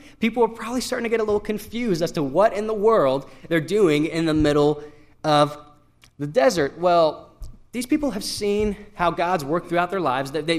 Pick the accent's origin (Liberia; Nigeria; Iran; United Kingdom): Iran; northern Iran; now in United States; I was born in the Middle East. I was born in central Iran. Traditional Middle Eastern climate where it's very desert-like, it's very dry, it's very hot. And after I was born, my parents moved up to northern Iran